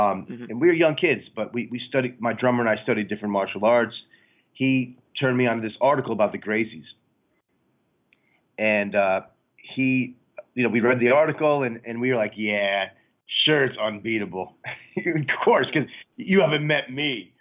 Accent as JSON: {"language": "English", "town": "New York City", "region": "New York", "country": "United States", "tie": "born or raised there", "lives_now": "California, United States", "said": "Yeah, I grew up in New York City and moved to California, so I can relate to different having your roots kind of replanted somewhere."}